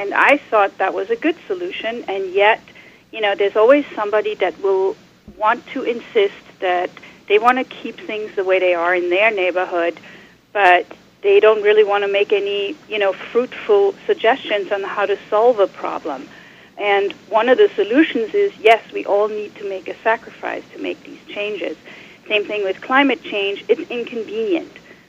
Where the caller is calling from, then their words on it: Manhattan, New York, United States; from Manhattan.